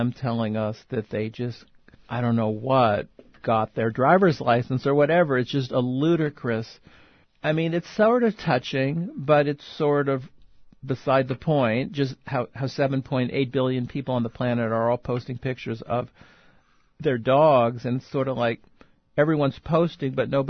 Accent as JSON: {"language": "English", "region": "California", "country": "United States", "tie": "born or raised there", "said": "that mythical Berkeley station that I grew up with, or something like that, because I grew up in the Bay Area."}